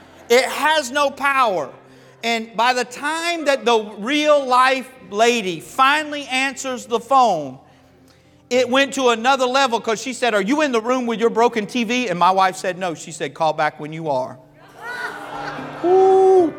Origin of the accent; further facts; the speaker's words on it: Florida, United States; I was raised in Florida, man. I was born in the South. We simplify everything.